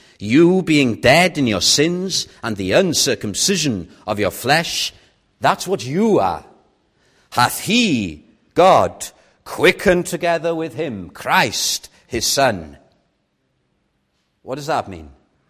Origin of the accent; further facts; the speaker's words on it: Llandudno, Wales, United Kingdom; the church in Llandudno, my hometown